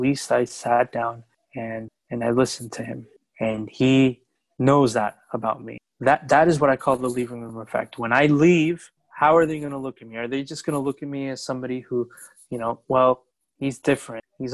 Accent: New York, United States; now in Phoenix, United States; I'm originally from New York, but I'm in Phoenix right now, and I've kind of had to stay in Phoenix, right, since early 2020.

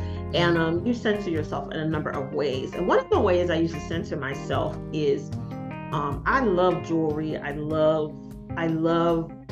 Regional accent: Philadelphia, Pennsylvania, United States; I mean, I'm from South Philly.

